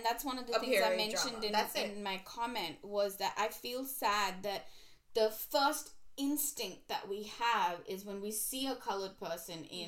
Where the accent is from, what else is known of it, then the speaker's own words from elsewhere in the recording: India; growing up, like, you know, we're Indian and we love Jane Austen, right? Not just her books, but, you know, shows and everything. As an Indian kid, I would have never thought of seeing